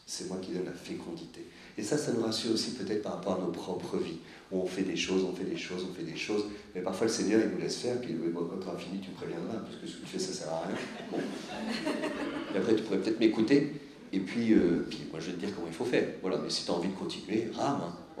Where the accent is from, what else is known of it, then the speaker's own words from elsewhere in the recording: France; nous on est très intelligents parce qu'on est français